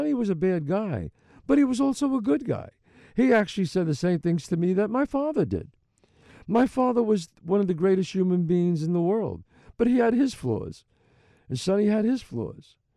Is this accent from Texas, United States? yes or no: no; New York City, New York, United States; And the beauty about where I grew up in the Bronx, each crew had their own music